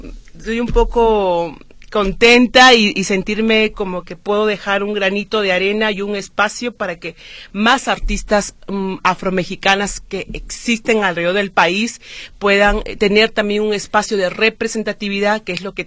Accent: Peru; yo soy peruana, yo soy actriz afroperuana

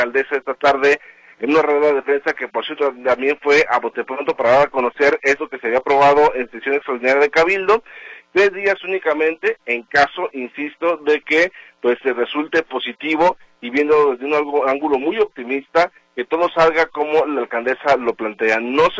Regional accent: Guadalajara, Jalisco, Mexico; Pero evidentemente también nos vamos a enfrentar nosotros como tapatíos.

